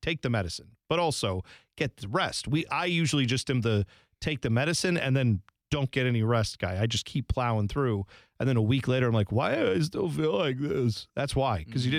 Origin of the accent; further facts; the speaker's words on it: Ohio, United States; because, yeah, I am from Ohio. I have no other New York teams. My dad is from New Jersey.